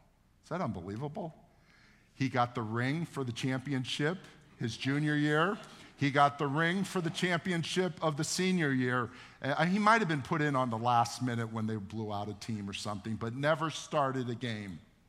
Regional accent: United States; I go, no, I'm an American.

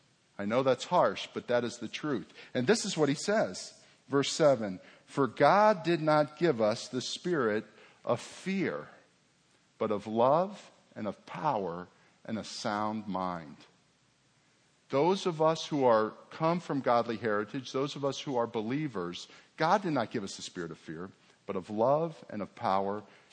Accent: Boca Raton, Florida, United States; I grew up in Boca. I'm one of these people that my parents, grandparents, great-grandparents, we've all lived in South Florida.

